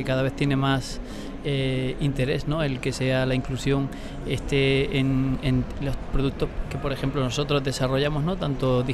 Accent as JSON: {"language": "Spanish", "region": "Andalusia", "country": "Spain", "said": "vengo de la provincia de Granada."}